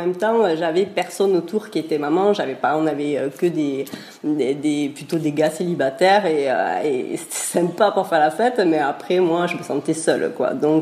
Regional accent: Pyrenees, France; on est des Pyrénées à la base, mais voilà, on est des amoureux de la côte basque-hollandaise, donc on vivait là-bas.

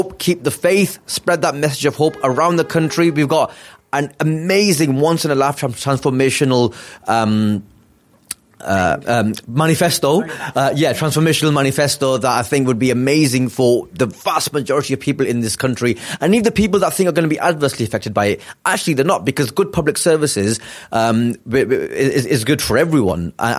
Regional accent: Blackburn, North West England, United Kingdom; where I'm from Blackburn, working class, northern town, like I've seen the effects of austerity on Blackburn and on towns like Blackburn all over the country because I travel in this job.

